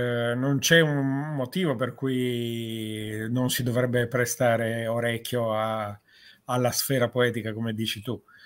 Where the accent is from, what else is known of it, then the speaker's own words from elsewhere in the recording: Basilicata, Italy; Io sono lucano, mi piace agire alla luce del sole